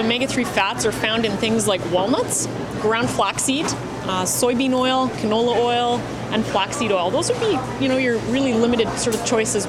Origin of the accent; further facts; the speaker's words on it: Calgary, Alberta, Canada; us landlocked regions, I'm from Calgary